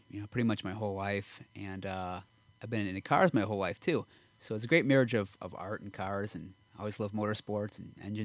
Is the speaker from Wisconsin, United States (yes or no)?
yes; Milwaukee, Wisconsin, United States; Because I grew up in Milwaukee, which is a little ways away from Detroit, so it's away from the auto industry.